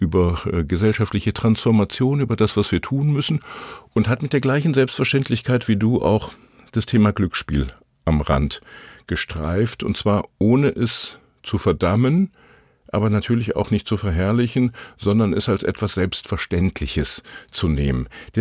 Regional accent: North Rhine-Westphalia, Germany; born there; Ich bin mit Leib und Seele ein Mensch aus dem Ruhrgebiet, da geboren und am Rande wohnend und lebend.

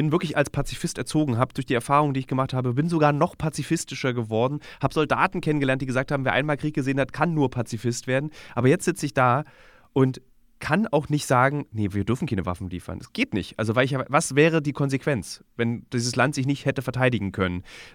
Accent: Berlin, Germany; Ich als Berliner

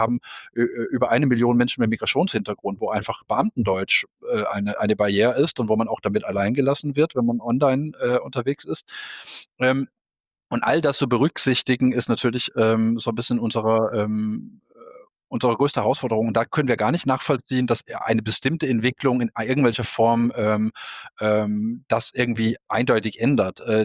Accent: Denmark; German is a second language; now in Germany; ich komme ja ursprünglich aus Dänemark

